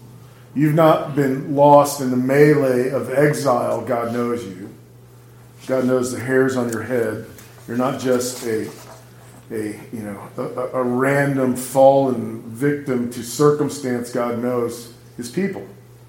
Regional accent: Los Angeles, California, United States; It was the same when I grew up in Los Angeles.

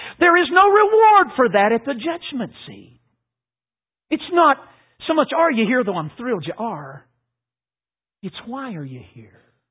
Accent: North Carolina, United States; Now, listen, I'm from North Carolina, so it took me a while to put two and two together.

